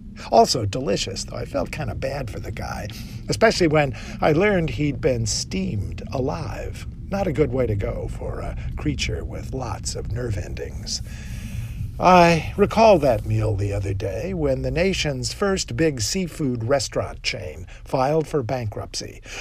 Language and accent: English; Midwest, United States; When his parents heard I came from the Midwest, they took us to dinner at a fancy seafood restaurant.